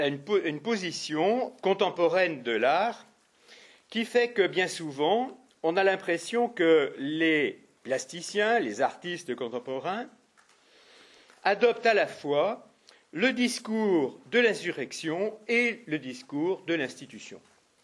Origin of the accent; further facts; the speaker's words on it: Lyon, Auvergne-Rhône-Alpes, France; ou par exemple à Lyon, puisque je viens de Lyon